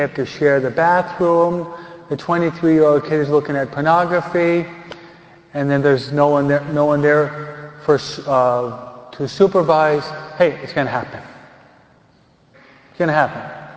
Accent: New York, United States; You Californians, I'm a New Yorker.

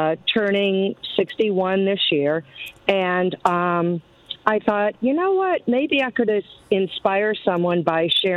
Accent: Ohio, United States; now in Florida, United States; I know that's not a popular thing down here in Florida, but so I was from Ohio.

